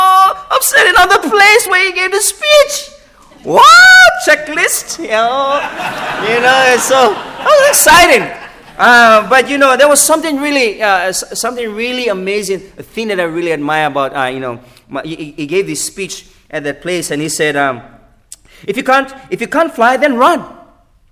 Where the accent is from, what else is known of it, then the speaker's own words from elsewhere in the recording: Papua New Guinea; I'm from Papua New Guinea. I'm from the third world country. I've been to Australia many times. I've been to the States. I've been to Fiji.